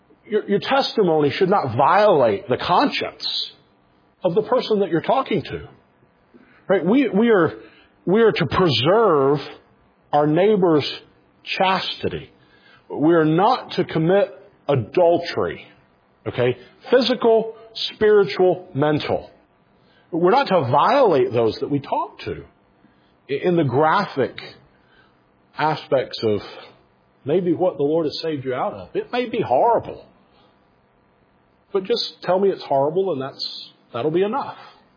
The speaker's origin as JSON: {"language": "English", "town": "Pell City", "region": "Alabama", "country": "United States", "tie": "born or raised there", "said": "I grew up in Alabama. just this side of Birmingham on I-20, a little town called Pell City, Alabama. It's not much there."}